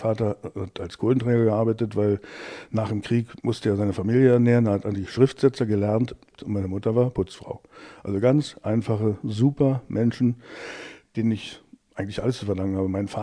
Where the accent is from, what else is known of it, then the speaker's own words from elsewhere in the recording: East Germany, Germany; ich komme aus dem Osten, ich würde gerne synchronisieren, ich bin Schauspieler.